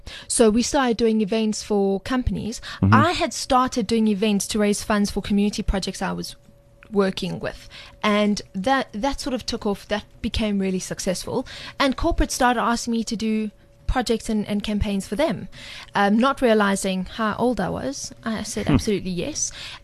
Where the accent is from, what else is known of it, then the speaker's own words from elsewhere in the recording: South Africa; I'm firstly South African, then I'm Greek.